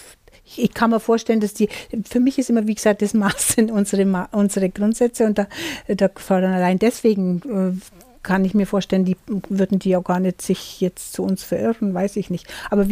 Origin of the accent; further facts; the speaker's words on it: Bavaria, Germany; ich komme ja aus Schwaben